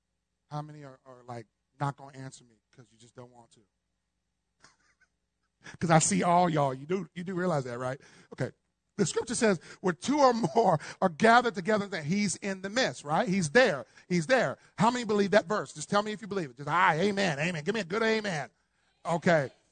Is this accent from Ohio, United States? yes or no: yes; Ohio, United States; People in Kentucky, I'm from Ohio. Anybody from up north?